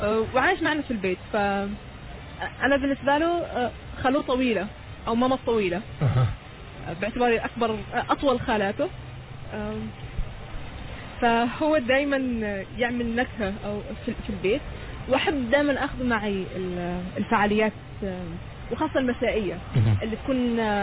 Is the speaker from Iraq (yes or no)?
no; Oman; عندنا في عمان